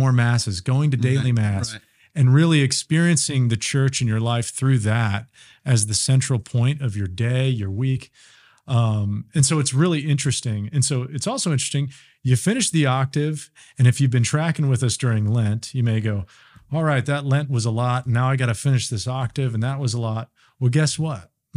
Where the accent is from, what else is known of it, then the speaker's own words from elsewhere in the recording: United States; or if it's just growing up in America, land of the free, home of the brave